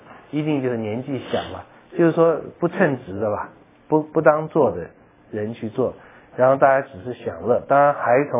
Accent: China; 就是我看我们中国人这一点也真是很丢脸

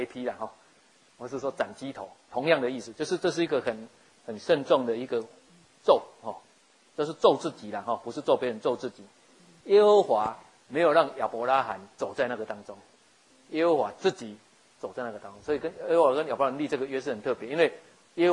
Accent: Taiwan; 很多我们台湾人一样，拜拜都要杀三牲嘛齁。

